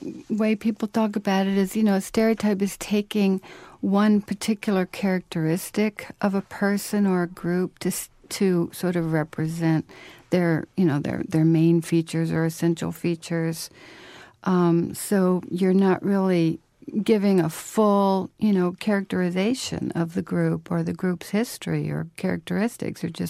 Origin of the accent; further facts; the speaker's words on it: Florida, United States; also born or lived in Panama; And I came to the South when I was a small child from Panama, where I was born. My father's Panamanian and my mother's Irish-American. And then when they divorced, my sister and I came to Florida and grew up.